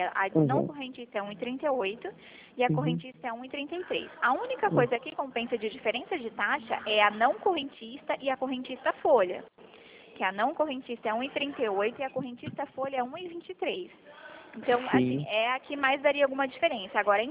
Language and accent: Portuguese; Dourados, Mato Grosso do Sul, Brazil; Eu sou de Dourados também